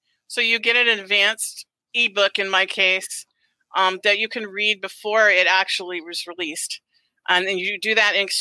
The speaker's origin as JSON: {"language": "English", "town": "Pensacola", "region": "Florida", "country": "United States", "tie": "born there", "said": "Well, I'm probably not related because I was born in Pepsi Cola, Florida."}